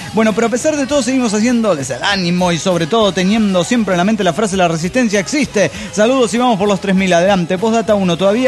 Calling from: Cuernavaca, Morelos, Mexico; de Cuernavaca, Morelos, México.

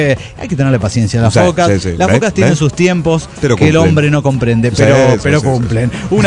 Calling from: Coacalco, State of Mexico, Mexico; de Coacalco, Edomex.

